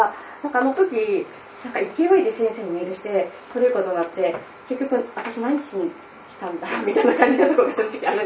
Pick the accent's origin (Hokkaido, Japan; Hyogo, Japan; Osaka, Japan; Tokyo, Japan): Hokkaido, Japan; Asahikawa; 北海道旭川市から来ました。